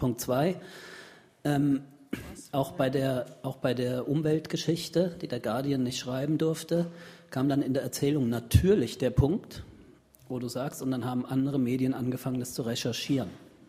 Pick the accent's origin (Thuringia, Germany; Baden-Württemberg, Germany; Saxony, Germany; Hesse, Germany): Hesse, Germany; Frankfurt; in dem Sommer das Weite gesucht und Frankfurt, meine Heimat, wieder aufgesucht habe.